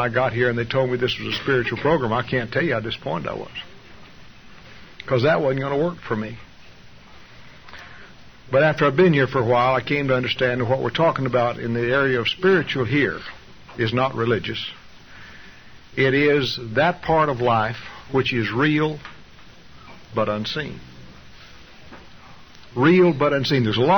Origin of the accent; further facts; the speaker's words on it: Bovina, Texas, United States; When I was a kid, I was raised out in West Texas on a farm out there near a little town called Bovina, Texas.